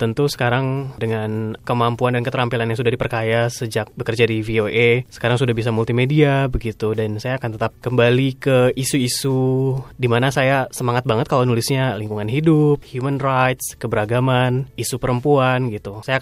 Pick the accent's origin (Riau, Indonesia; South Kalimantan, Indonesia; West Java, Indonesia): West Java, Indonesia; Bandung; now in United States; kadang-kadang kangen Bandung karena saya besar di Bandung gitu kan